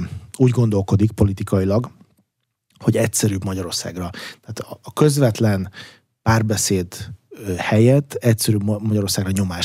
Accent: Belarus; mert Belarusból származom

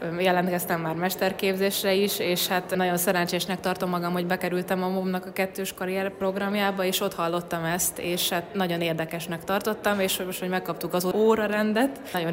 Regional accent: Székesfehérvár, Fejér, Hungary; now in Győr, Hungary; Én nagyon megtaláltam magamat ott Győrben, most már ott is élek, ugye én Székesfehérvárról költöztem oda

